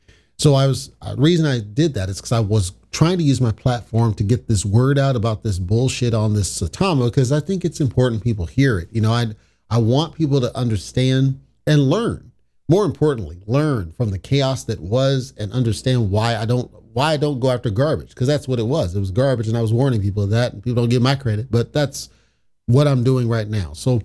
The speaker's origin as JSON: {"language": "English", "region": "Texas", "country": "United States", "tie": "born or raised there", "also_born_or_lived": "Colorado", "said": "We grew up in Texas at a young age."}